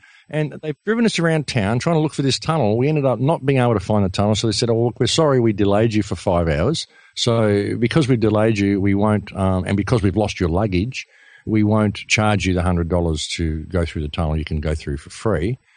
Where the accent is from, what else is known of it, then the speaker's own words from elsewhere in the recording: Australia; I said, hey, I'm just an Australian. I'm just an Aussie.